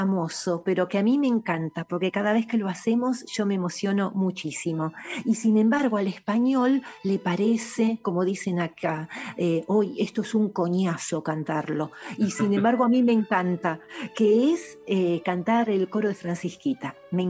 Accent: Argentina; accent: Argentine; yo sigo hablando como argentina de toda la vida

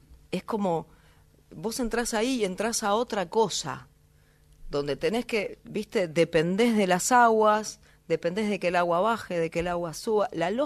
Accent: Lomas del Mirador, Buenos Aires Province, Argentina; yo soy de la provincia, cruzando General Paz 20 cuadras, digo yo, soy de Lomas del Mirador.

